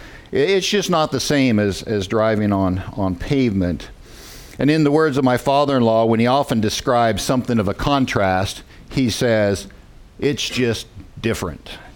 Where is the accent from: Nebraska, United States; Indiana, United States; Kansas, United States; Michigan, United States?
Kansas, United States; I did grow up in Kansas. I grew up in Stafford County, Kansas, a very rural area.